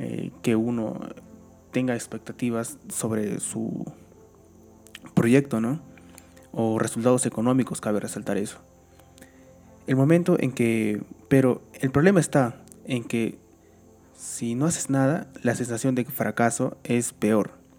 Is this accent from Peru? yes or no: yes; Arequipa, Peru; soy de Arequipa, Perú